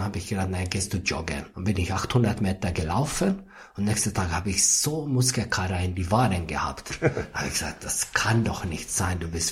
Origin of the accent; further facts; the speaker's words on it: Espoo, Uusimaa, Finland; Also, ich bin Finne. Ja. Dementsprechend natürlich in Finnland aufgewachsen. In einer Stadt namens Espoo. Ja, Nachbarstadt von Helsinki sozusagen.